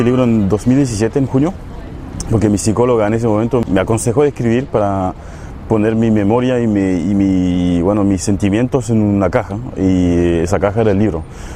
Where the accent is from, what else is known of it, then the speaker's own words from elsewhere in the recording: Chile; Y yo le digo: yo soy chileno.